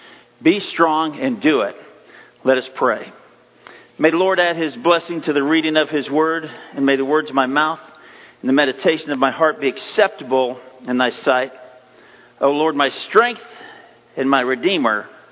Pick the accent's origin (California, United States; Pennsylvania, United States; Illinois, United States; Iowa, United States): Iowa, United States; I know growing up in Iowa that I used to go out after our sunrise service.